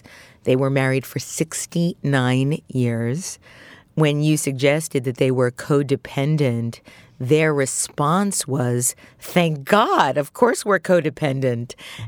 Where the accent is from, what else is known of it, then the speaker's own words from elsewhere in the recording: Brooklyn, New York, United States; I, too, was brought up in Brooklyn. I come from Eastern European Jews. I'm very Russian Romanian.